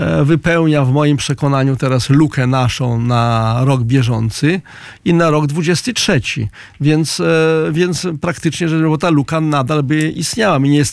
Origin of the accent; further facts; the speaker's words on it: Zbuczyn, Masovian Voivodeship, Poland; pojechać do mojej rodzinnej wsi, gdzie ja mówiłem, że węgiel jest, do gminy Zbuczyn